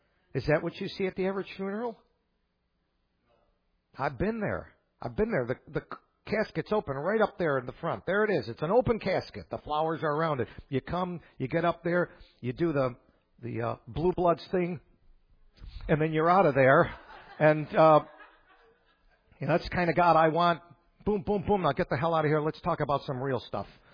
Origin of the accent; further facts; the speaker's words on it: Buffalo, New York, United States; Look, I grew up in Buffalo. I only had one team, the Buffalo Bills.